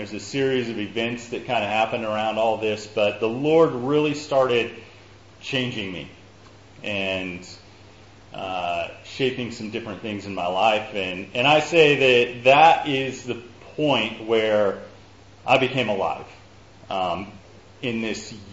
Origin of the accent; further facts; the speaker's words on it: Missouri, United States; moved away as an adult; also born or lived in California; I'll say that I grew up mostly in Missouri, so central U.S. And then when I was 20, I moved to California.